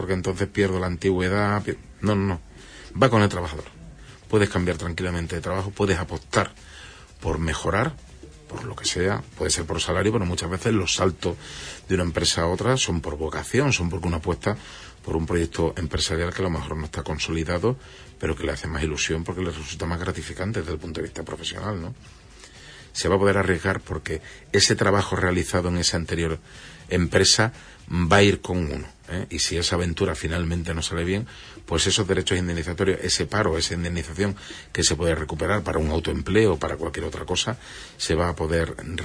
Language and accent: Spanish; Huelva, Andalusia, Spain; yo como soy de Huelva voy a pedir, no.